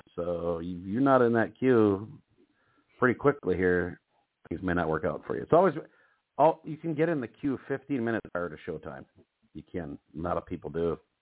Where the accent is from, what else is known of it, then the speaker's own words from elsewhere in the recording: Ireland; yep, I'm from Ireland, dumbass. Yes, I am.